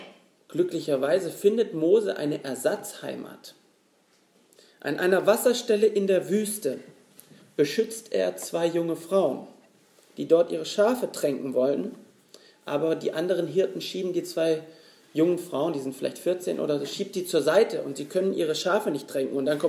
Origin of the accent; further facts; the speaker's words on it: Germany; born there; ich lebe in Berlin, ich bin in Deutschland geboren